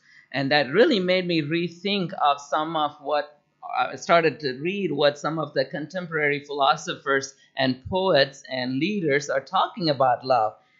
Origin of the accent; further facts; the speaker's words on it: India; I come from India.